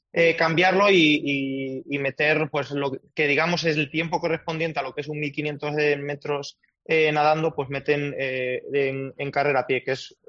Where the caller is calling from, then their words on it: La Roda, Castilla-La Mancha, Spain; Llamé justo, estoy aquí ya en casa, que me vine ayer de Madrid